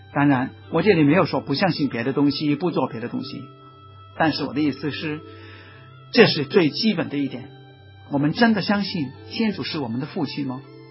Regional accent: Hong Kong; 今天呢，我们香港人拥有很多东西

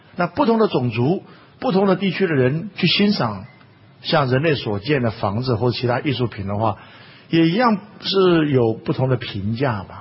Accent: Taiwan; 我们自己在台湾住那么久，从来就不觉得台湾有什么美。

